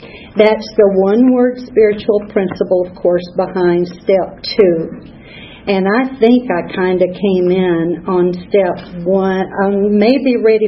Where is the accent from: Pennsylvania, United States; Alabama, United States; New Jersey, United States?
Alabama, United States; Sand Mountain; born there; I was born on Sand Mountain, Alabama. That's rural, northeast corner.